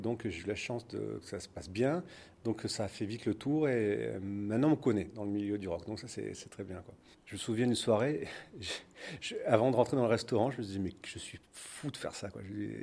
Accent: Provence-Alpes-Côte d'Azur, France; moi, je suis petit Français qui vient de Provence

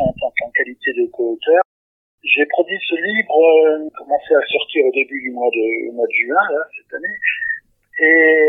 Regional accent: Lille, Hauts-de-France, France; une ouverture dans mon pays natal pour la région de Lille

